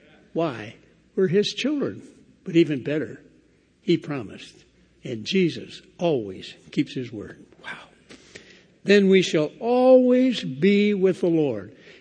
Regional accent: Detroit, Michigan, United States; moved away as an adult; didn't say that I was born in Detroit and at 18 went in the Air Force and left Detroit and never went back.

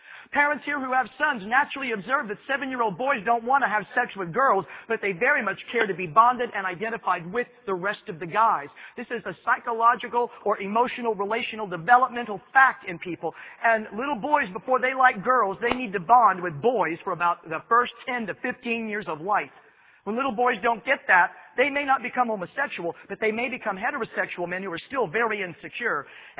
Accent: Midwest, United States; So, you can imagine what it was like for me growing up in the American Midwest where I did.

